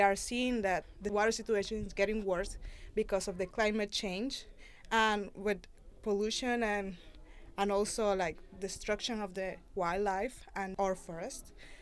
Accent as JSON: {"language": "English", "country": "Honduras", "second_language": "English", "said": "I'm from Honduras. I work in a development NGO who works with environmental and development projects in the western part of Honduras."}